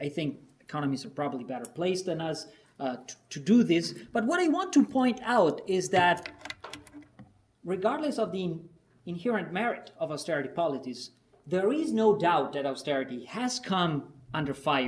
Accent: Italy; English is a second language; starting with France with the election of François Hollande, going to Italy, my home state, with the election of the Democratic Party.

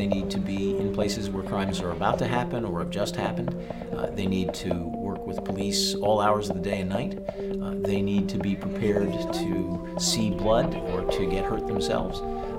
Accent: United States; I'm from the United States, where I discovered that only 3% of the street addresses in a major city produce over half of all the crime

